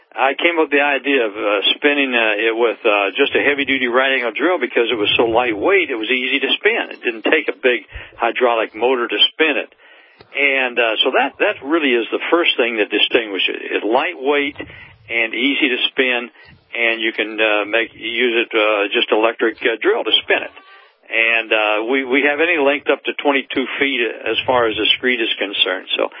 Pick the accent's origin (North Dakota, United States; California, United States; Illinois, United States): Illinois, United States; If you're in freeze-thaw conditions like we are in Illinois, my hometown here, the surface is likely to scale off during the first winter.